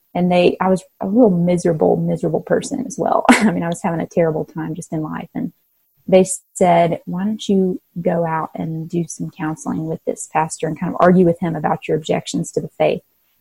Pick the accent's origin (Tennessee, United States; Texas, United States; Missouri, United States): Tennessee, United States; Nashville; moved away as an adult; I grew up in Nashville, and I just was such a baby and felt so needy and hungry, I guess, that I just wanted to be somewhere where people knew me